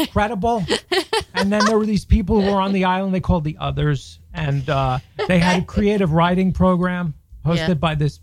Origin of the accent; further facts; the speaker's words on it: Bronx, New York, United States; I'm the guy from Brooklyn I'm the guy from the Bronx, represent the Bronx. I'm the guy in the Bronx who was reading Baudelaire.